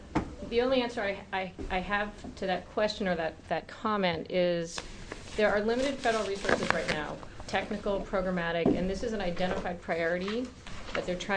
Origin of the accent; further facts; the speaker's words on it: Maine, United States; It puts the spotlight on Oregon instead of Kentucky and Maine, my home state, and other places across the country.